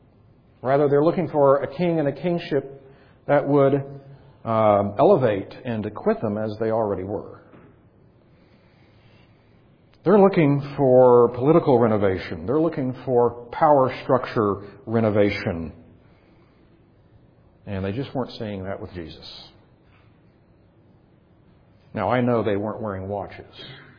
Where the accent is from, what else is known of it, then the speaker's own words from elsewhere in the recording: Texas, United States; I was born and raised in Texas, so the whole thing seems sort of absurd to me.